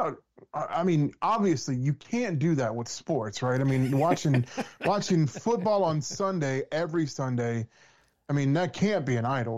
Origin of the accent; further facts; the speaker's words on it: New Orleans, Louisiana, United States; He knew I grew up in New Orleans, and I grew up listening to jazz and blues